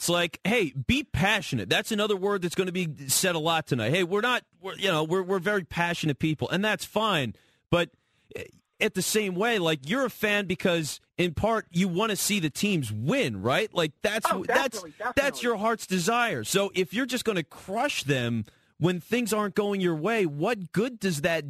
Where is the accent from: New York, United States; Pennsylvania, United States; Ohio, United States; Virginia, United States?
Pennsylvania, United States; I'm from here. I'm from Delco. I'm born and raised in Delco.